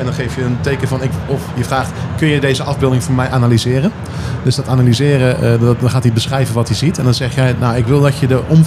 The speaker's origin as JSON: {"language": "Dutch", "country": "Netherlands", "said": "Nou, ik bedoel, heel veel mensen denken, we zijn Nederlanders, even heel stom gezegd."}